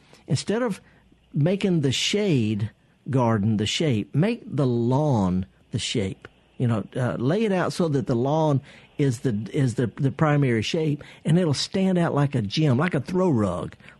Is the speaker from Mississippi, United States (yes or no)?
yes; Mississippi, United States; And I shouldn't say this because I'm from Mississippi and I'm proud of Mississippi